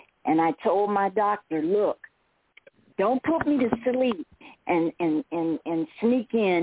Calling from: Tucson, Arizona, United States; I'm calling from Tucson, Arizona, and I'm in a facility, a rehab nursing home.

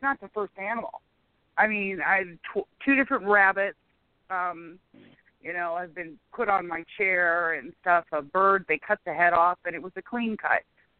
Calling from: Nebraska, United States; Oh, good. I'm in Nebraska.

